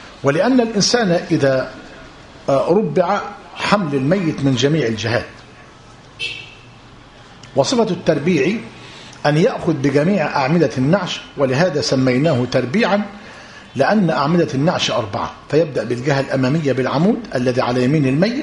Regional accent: Najd, Saudi Arabia; وعندنا في نجد لا يخصصون مصلى الجنائز بل الجنائز يؤتى بها إلى المساجد،

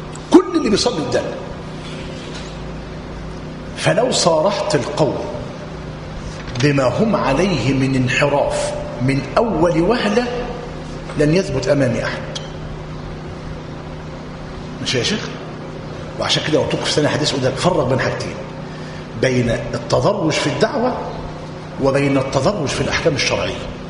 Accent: Egypt; عندنا في مصر

